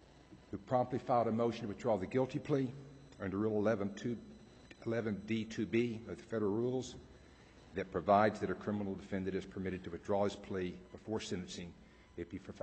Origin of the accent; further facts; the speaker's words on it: Marfa, Texas, United States; from Marfa, Texas, and I have been asked to bring